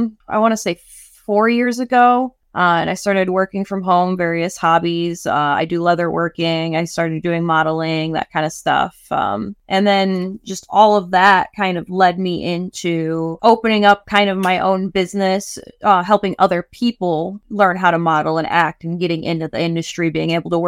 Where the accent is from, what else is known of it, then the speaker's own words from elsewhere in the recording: Michigan, United States; And I went to a fine arts camp in Michigan because I'm originally from Michigan.